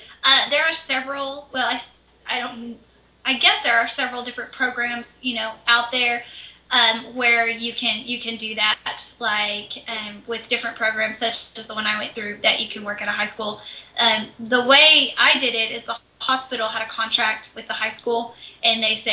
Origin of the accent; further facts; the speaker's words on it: Wilburton, Oklahoma, United States; Okay. Let's start with high school. I went to high school in Wilburton, Oklahoma. It's in southeastern Oklahoma. It's a little bitty town.